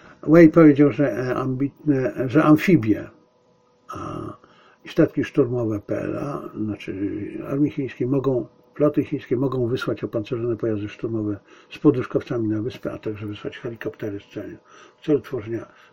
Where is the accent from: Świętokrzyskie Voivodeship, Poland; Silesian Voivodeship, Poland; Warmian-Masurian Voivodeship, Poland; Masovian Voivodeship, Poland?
Silesian Voivodeship, Poland; A ja coś na ten temat wiem, ponieważ jestem Ślązakiem z urodzenia i wychowania.